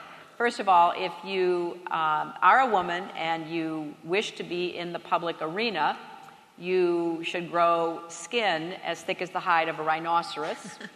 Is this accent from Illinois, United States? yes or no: yes; Chicago, Illinois, United States; A concern of mine ever since I was growing up in Chicago, because again, it may seem unreal, but back when I was growing up in Chicago